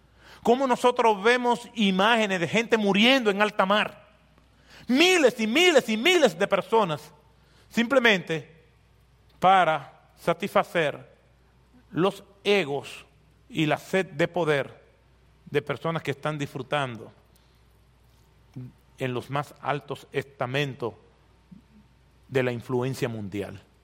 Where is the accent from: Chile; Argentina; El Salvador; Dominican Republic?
Dominican Republic; para probar la honestidad de nosotros como dominicanos